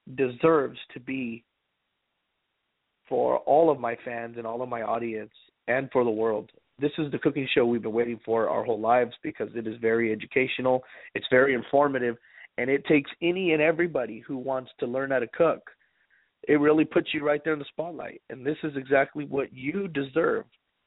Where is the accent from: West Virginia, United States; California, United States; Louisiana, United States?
California, United States; I'm from California. Where I'm from, you could wear a fleece sweater and you could get away with it anywhere you're at here in this wonderful state.